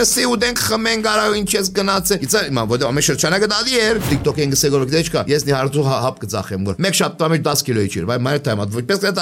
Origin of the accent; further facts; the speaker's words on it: Syria; also born or lived in Saudi Arabia; Ծնել եմ Սաուդի Արաբիա 6 տարեկանին, բաբան այդ ժամանակ ոնց աշխատեր։ 6 տարեկան նոր եմ տեղափոխվել ենք Սուրիա